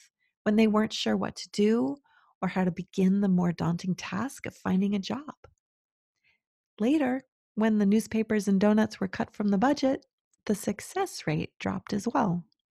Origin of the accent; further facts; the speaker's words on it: Berkeley, California, United States; Yes, I was raised in Berkeley in the 70s.